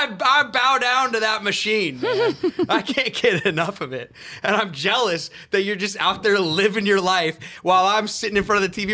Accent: Edmonds, Washington, United States; and then one of them up there in Everett, just north of my hometown, Edmonds.

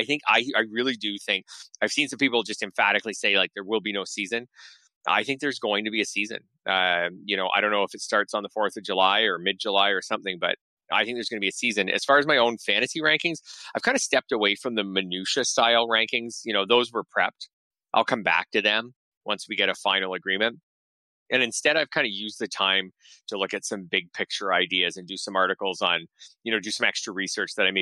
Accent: Canada; You know, I'm Canadian

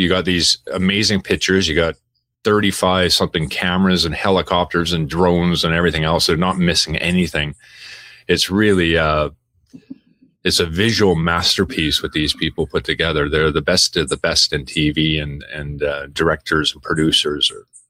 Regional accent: Canada; being a Canadian former international

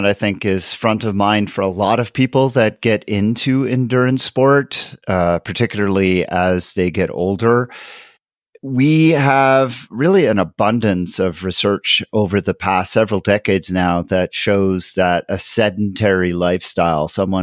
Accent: Montreal, Quebec, Canada; now in Denver, United States; I live in Denver, Colorado, but I'm originally from Montreal in Canada.

